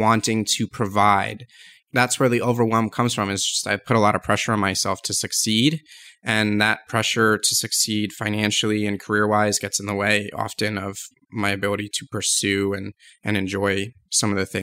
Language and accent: English; East Coast, United States; also born or lived in Las Vegas / San Diego; They're scattered across the country. I'm originally from the East Coast.